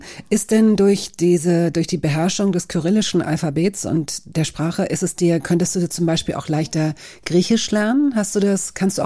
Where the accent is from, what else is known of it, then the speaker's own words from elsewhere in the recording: Bulgaria; Ich bin Bulgare.